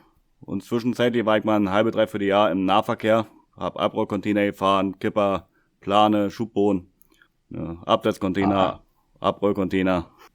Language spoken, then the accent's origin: German; Velo, Brandenburg, Germany; Ich komme aus Velo. Das liegt im kleinen Brandenburg. Das ist ein kleines Dorf. Und da bin ich dann halt aufgewachsen. So gute 20 Jahre.